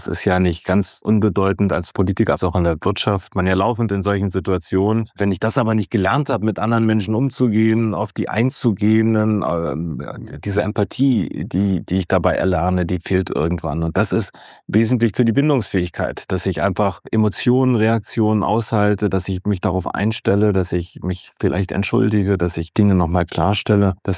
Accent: West Berlin, Berlin, Germany; Ich bin ja in West-Berlin aufgewachsen.

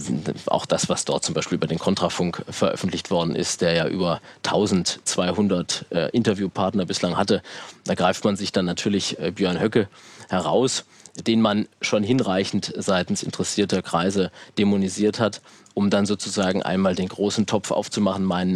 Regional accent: Plauen, Saxony, Germany; born there; meiner Geburtsstadt Plauen im sächsischen Vogtland

